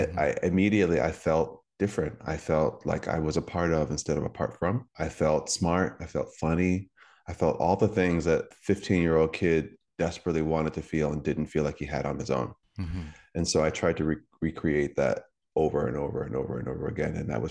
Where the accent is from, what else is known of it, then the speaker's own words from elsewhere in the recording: Connecticut, United States; My early life, I grew up in Connecticut and I come from a small family, a small immediate family.